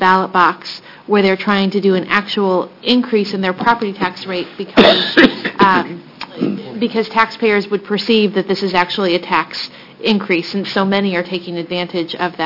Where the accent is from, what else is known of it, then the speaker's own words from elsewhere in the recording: Nevada, United States; So my home state of Nevada, for instance, the property tax, we were highly reliant on the property tax